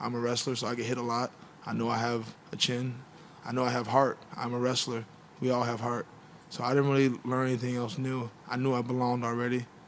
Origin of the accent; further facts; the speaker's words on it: United States; We're both – he's French, I'm American.